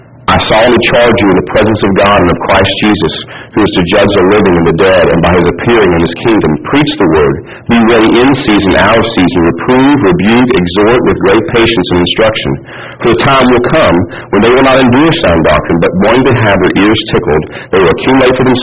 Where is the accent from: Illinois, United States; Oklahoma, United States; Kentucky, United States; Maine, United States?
Kentucky, United States; if you don't know, I'm from Kentucky